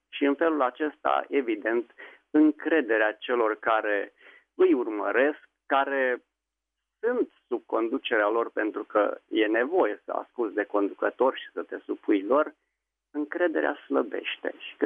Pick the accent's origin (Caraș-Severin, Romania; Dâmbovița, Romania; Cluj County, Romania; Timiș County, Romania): Dâmbovița, Romania; Vulcana-Băi; sunt din Vulcana Băi Dâmbovița